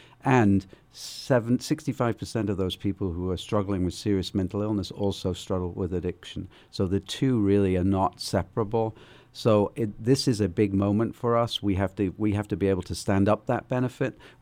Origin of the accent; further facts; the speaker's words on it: England, United Kingdom; And of course, because I'm from England, there's another story in terms of Winston Churchill, which runs along those lines.